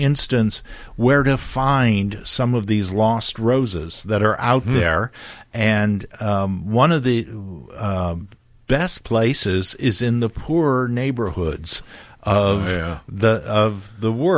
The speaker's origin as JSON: {"language": "English", "region": "Ohio", "country": "United States", "tie": "born or raised there", "said": "my childhood neighbor growing up in Ohio had quite a variety of roses that she was growing next door"}